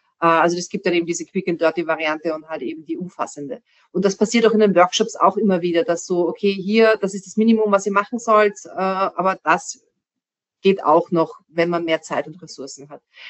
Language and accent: German; Austria; und das freut mich als Österreicherin auch, dass halt auch da österreichische und nicht immer nur aus Deutschland Beispiele drin sind